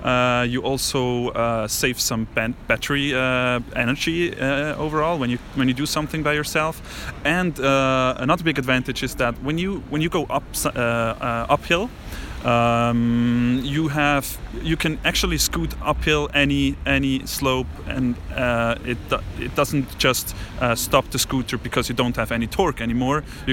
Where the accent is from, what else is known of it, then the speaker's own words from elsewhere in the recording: Switzerland; English is a second language; I'm from Switzerland, from Micro.